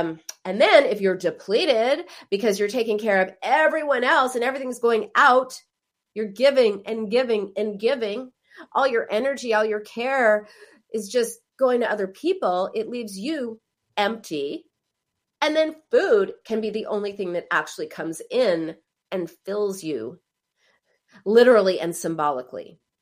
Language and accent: English; Israel; now in Los Angeles, United States; We come from Israel